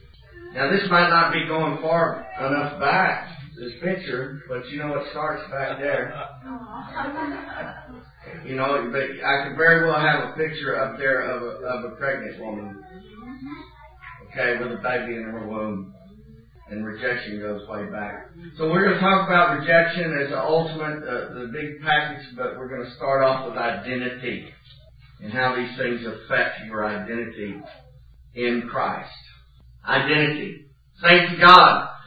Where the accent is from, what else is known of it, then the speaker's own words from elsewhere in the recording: Texas, United States; now in Oklahoma, United States; We're Texans. We're, you know, in the natural realm of things, we're native Texans. And we moved to Oklahoma.